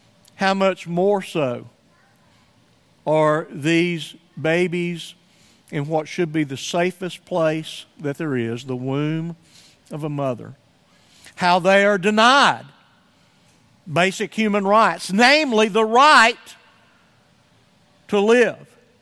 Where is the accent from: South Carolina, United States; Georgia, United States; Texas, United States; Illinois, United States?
Georgia, United States; Somerville; And I think of those that I grew up in Somerville, Georgia, that they certainly could not have gone to the bank and borrowed money for a house in many of the early years of my life.